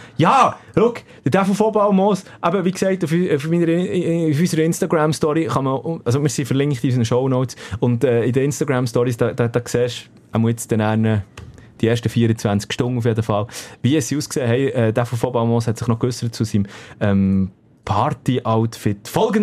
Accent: Bern, Switzerland; das Café der Pyrénées, oder wie man als Berner sagt, genau, das Biri.

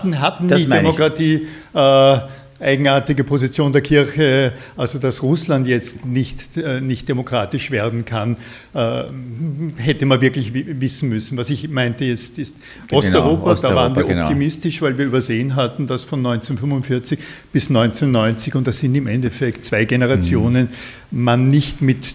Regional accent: Ebensee, Upper Austria, Austria; now in Vienna, Austria; ich bin in Wien zu Hause, lebe hier seit gut 40 Jahren. Heimat ist einerseits das Salzkammergut, wo ich aufgewachsen bin, Ebensee, kleiner Ort am Traunsee

